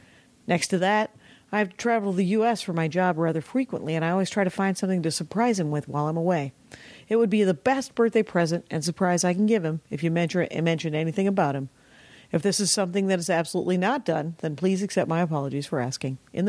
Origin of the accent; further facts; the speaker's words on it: Belgium; English is a second language; I am from Belgium.